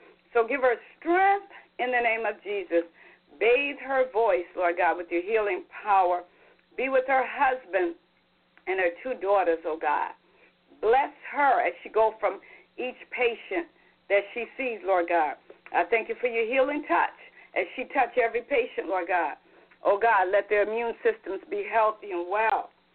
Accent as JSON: {"language": "English", "region": "Ohio", "country": "United States", "tie": "born or raised there", "said": "I grew up partly in Ohio, and I don't miss the snow."}